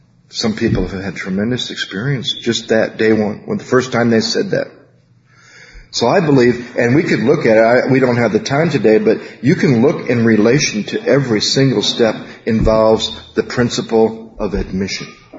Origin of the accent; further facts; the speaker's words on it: Battle Creek, Michigan, United States; First time my mother heard me speak halfway through amends in Battle Creek, Michigan, in my hometown